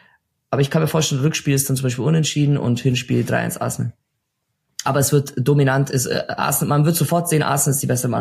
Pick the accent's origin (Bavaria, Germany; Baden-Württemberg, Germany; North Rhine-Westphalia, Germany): Bavaria, Germany; Bayreuth; Spielvereinigung Bayreuth, die Stadt, wo ich herkomme.